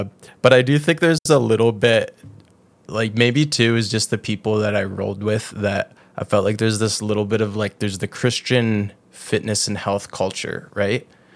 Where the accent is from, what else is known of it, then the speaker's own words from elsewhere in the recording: Canada; but we're Canadian, so we're not going to talk about that.